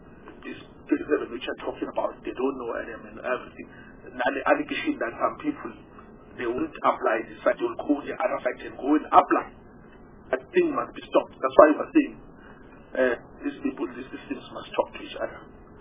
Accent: Mpumalanga, South Africa; I am from Bumalanga.

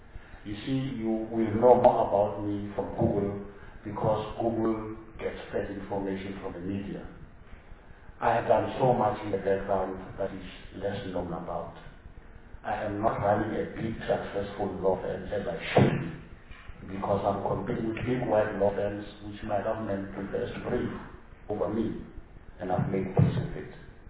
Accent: South Africa; I lament the fact as a South African citizen

